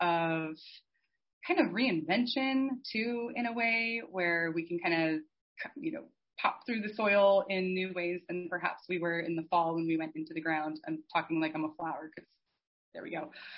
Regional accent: Pacific Northwest, United States; I grew up in the North Pacific Northwest, so I really got the four seasons, and I really had the experience of growing up in the woods

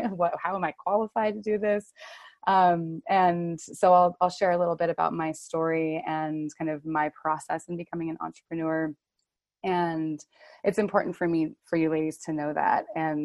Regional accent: Sandpoint, Idaho, United States; now in Mexico; I'm in Sandpoint, Idaho, in my hometown with my family.

